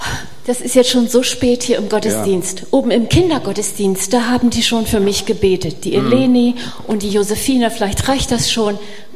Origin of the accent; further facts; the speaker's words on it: Paraguay; Ich bin aus Paraguay und meine Eltern waren Flüchtlinge vor 80 Jahren, verließen sie die Sowjetunion, siedelten in der Wildnis aus Paraguay. Da bin ich dann geboren, inmitten von einer großen Familie.